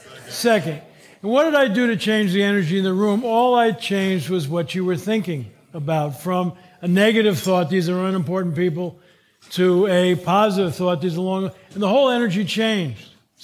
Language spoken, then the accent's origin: English; California, United States; Now, why did I do that, except I'm from California?